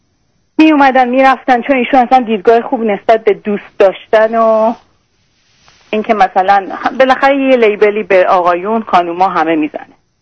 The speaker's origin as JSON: {"language": "Persian", "country": "Iran", "moved": "as an adult", "said": "ما از ایران اومدیم"}